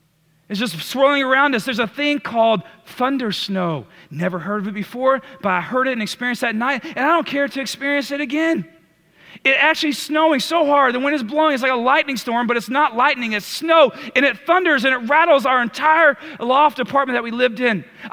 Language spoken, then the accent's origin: English; Texas, United States; me and my wife, we're from Texas, right?